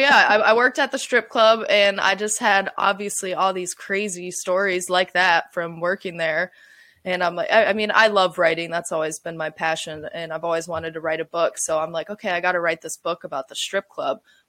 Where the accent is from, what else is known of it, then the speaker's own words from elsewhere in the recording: Raleigh, North Carolina, United States; also born or lived in Wilmington; I'm from North Carolina. That's where I grew up, born and raised, in Raleigh. That's my hometown. I moved to Wilmington, North Carolina when I was 19